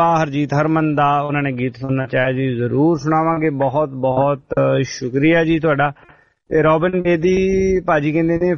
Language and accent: Punjabi; Durangla, Punjab, India; now in Austria; ਪੰਜਾਬ ਚ ਮੇਰੇ ਪਿੰਡ ਦਾ ਨਾਮ ਹੈਗਾ ਜੀ ਦੁਰੰਗਲਾ। ਹਾਂ ਦੁਰੰਗਲਾ, ਰੰਗਲਾ ਹੋਣਾ ਪੰਜਾਬ, ਇਹ ਪਾਕਿਸਤਾਨ ਬਾਰਡਰ ਦੇ ਕੋਲ ਆ ਜੀ, ਬਾਰਡਰ ਸਾਡੇ ਪਿੰਡ ਤੋਂ ਕਿਲੋ ਕੁ ਮੀਟਰ ਦੂਰ ਆ ਸਿਰਫ